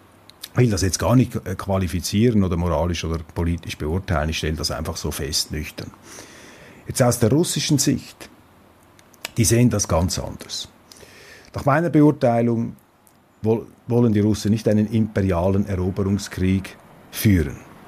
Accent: Switzerland; Es ist nicht an mir als Schweizer, diese Wahrnehmung zu qualifizieren.

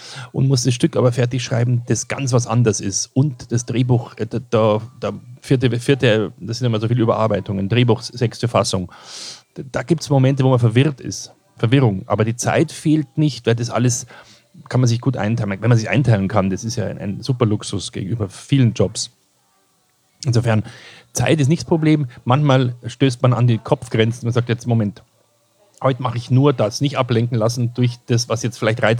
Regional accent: Kirchseeon, Bavaria, Germany; born or raised there; also born or lived in Ebersberg

